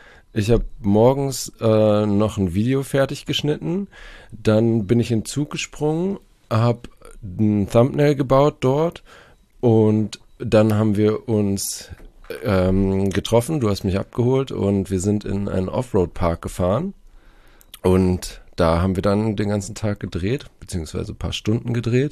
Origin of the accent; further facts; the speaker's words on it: Baden-Württemberg, Germany; now in Hamburg, Germany; Genau, ich bin in der Nähe von Stuttgart aufgewachsen und da hatte ich halt den Schönbuch so vor meiner Haustür